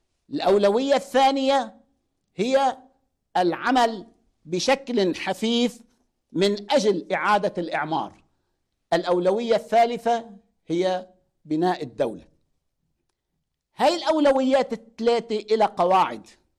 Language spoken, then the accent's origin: Arabic; Lebanon; لازم نلتف كلبنانيين ونضع أيدينا ببعض